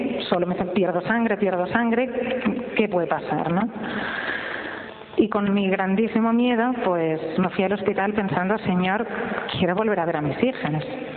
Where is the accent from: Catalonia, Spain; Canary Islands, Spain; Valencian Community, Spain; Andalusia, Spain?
Catalonia, Spain; Barcelona; de Barcelona